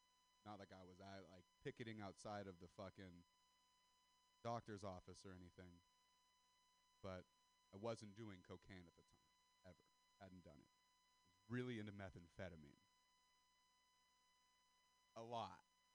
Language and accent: English; Stockton, California, United States; I'm white. I'm from the Central Valley, California. I'm not from Stockton for nothing.